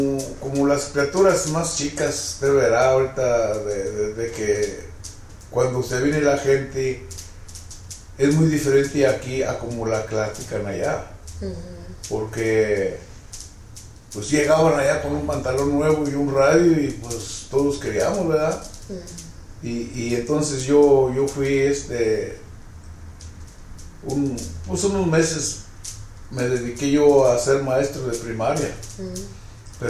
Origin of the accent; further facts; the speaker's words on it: Mexico; moved away as an adult; fue en 1964 cuando me vine y vivía de Bracero y ya. Ese año ya me devolví por mi casa y de ahí para acá ya no estaba yo en México.